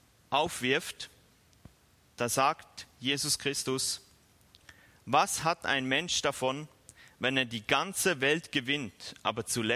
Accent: Bern, Switzerland; Im Emmental in der Schweiz, wo ich aufgewachsen bin

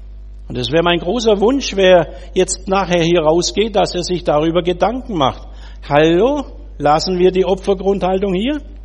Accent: Baden-Württemberg, Germany; Ist eine absolut schwäbische Einrichtung. Bringt's was oder bringt's nichts, ne? Ja. Womit ich mein Herkunftsland verraten habe.

